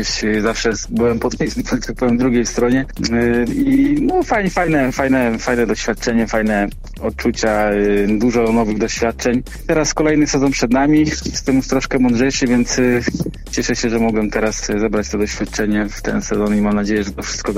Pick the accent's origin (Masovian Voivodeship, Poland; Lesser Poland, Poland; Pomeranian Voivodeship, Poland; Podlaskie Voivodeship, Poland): Pomeranian Voivodeship, Poland; Gdańsk; Całe życie w Gdańsku.